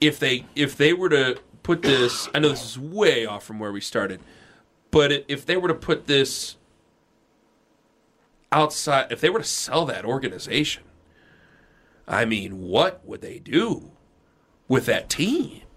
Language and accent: English; Perry Township, Ohio, United States; I'm from Perry Township.